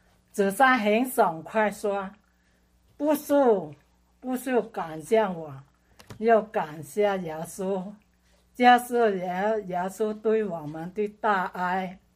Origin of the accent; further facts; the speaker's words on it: Taishan, Guangdong, China; now in United States; 我来自中国台山，广东台山。我来美国